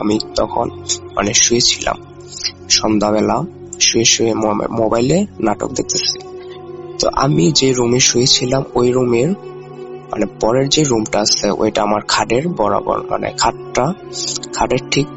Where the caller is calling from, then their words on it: Dhaka Division, Bangladesh; শেষ বর্ডার থেকে বলছি। শেষ বর্ডার বলার কারণ আমাদের গ্রামটা নরসিংদী জেলার শেষ গ্রামটি, আমাদের গ্রামের পর থেকে নারায়ণগঞ্জ জেলাটি শুরু।